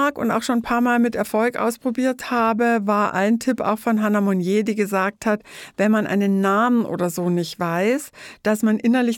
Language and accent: German; Bavaria, Germany; moved away as an adult; now in Hamburg, Germany; an dem ich zum ersten Mal meine Heimat Bayern verlassen habe, um nach Hamburg zu ziehen. Ich war damals 27